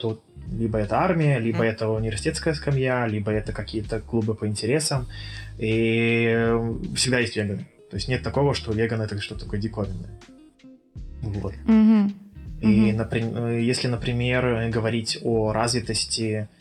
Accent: Belarus; moved away as an adult; now in Israel; И я родился вообще в Белоруссии, в большом городе Львове. И несмотря на это, он очень тихий, спокойный провинциальный городок. И 20 лет я прожил в Белоруссии.

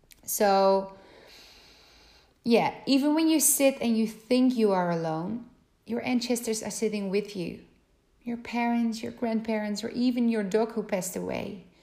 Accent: Zeist, Utrecht, Netherlands; It's in Zeist, my hometown, and even though I'm there quite often, like say weekly

